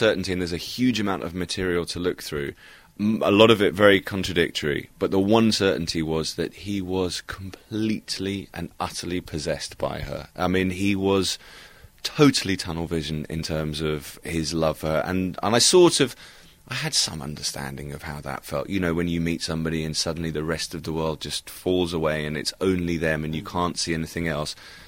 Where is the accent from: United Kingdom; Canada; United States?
United Kingdom; And obviously, being British, we see it from the perspective of, well, that's dereliction of duty.